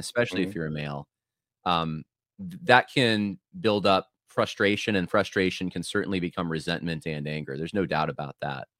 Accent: Van Nuys, California, United States; born there; I was born in Van Nuys, which is probably only, 30 miles from where Vodi Bakum was born.

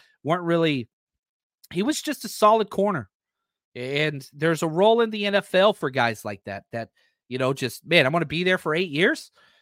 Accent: Dallas, Texas, United States; Next year, I grew up in Dallas. My whole family's Cowboys fans.

